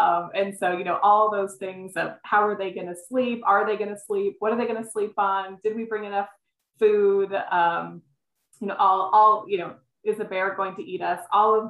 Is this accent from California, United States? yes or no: yes; San Diego, California, United States; I was raised in San Diego, so I was outside a lot, but I was definitely not raised in the outdoors as I would say that my kids are.